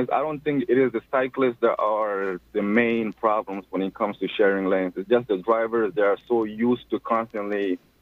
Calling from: New York, United States; I'm calling from New York.

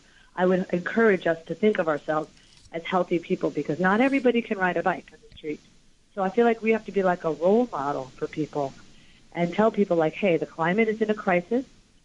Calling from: Brooklyn, New York, United States; I'm calling from Brooklyn.

